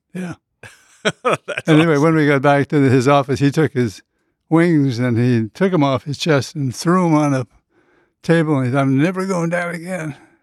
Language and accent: English; North Dakota, United States; born there; I was born in North Dakota, and all the airplanes flew over North Dakota.